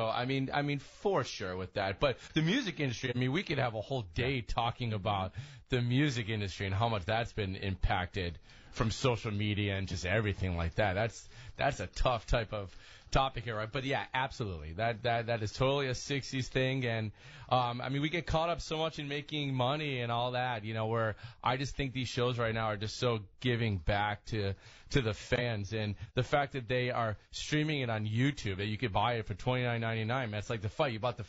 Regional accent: Chicago, Illinois, United States; I mean, I'm born and raised in Chicago here. So I was born and raised at Outer Drive East, 400 East Randolph, if you guys know that.

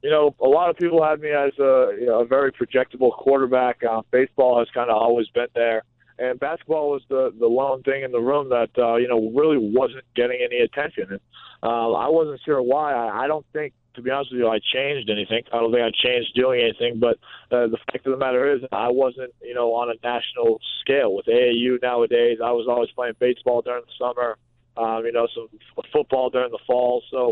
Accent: Boston, Massachusetts, United States; I mean, it's just like growing up in the New England area in Boston, Massachusetts.

